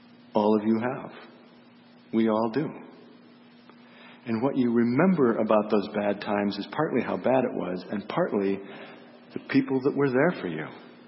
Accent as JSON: {"language": "English", "region": "Montana", "country": "United States", "tie": "born or raised there", "said": "You know, growing up in Montana, I saw a lot of sheep herders. In Montana, we didn't call them shepherds, we call them sheep herders."}